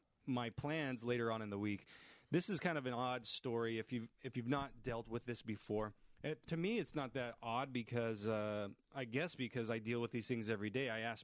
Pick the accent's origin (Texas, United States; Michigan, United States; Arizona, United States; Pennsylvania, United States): Arizona, United States; Willcox; also born or lived in Basin City, United States; And then ultimately, he moved the family down to Wilcox, Arizona. And that's where I really grew up. I consider that's where I grew up.